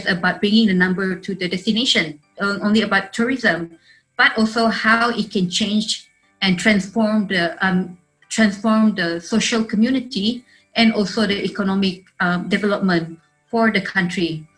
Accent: Sarawak, Malaysia; English is a second language; Well, I myself actually, I'm a Bidayu. I'm originally from Sarawak, and as you know that growing up in a rural area, just like many of my friends, it was not easy, but it's definitely worth it.

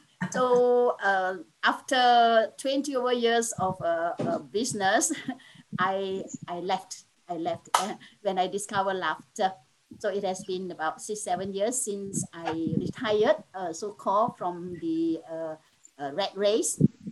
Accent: Johor Bahru, Johor, Malaysia; They are Malaysians like me. I'm from Johor Bahru.

